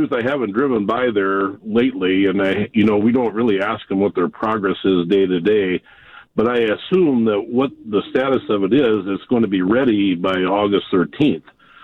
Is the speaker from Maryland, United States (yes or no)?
no; Illinois, United States; Well, I'm originally from Illinois, and so I always had the pick of the Sox and the Cubs